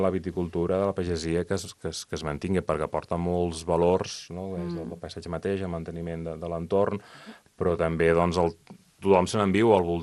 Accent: Sant Sadurní d'Anoia, Catalonia, Spain; Clar, jo soc fill de Sant Sadurní

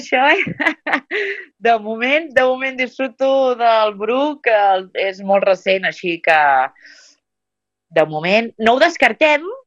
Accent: La Múnia, Catalonia, Spain; now in Olèrdola, Spain; bueno, jo soc realment de la Múnia, i feia molts anys que vivíem allà

